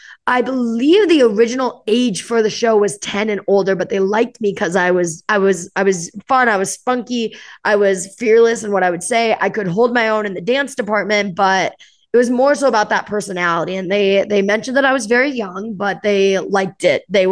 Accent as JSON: {"language": "English", "town": "Omaha", "region": "Nebraska", "country": "United States", "tie": "born or raised there", "said": "Anyways, so growing up in Omaha, Nebraska, I always danced."}